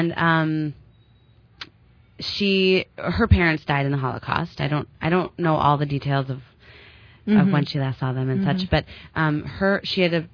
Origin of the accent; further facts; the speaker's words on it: Cleveland, Ohio, United States; So I grew up in Cleveland, Ohio, and with my mom, my dad, and my younger sister.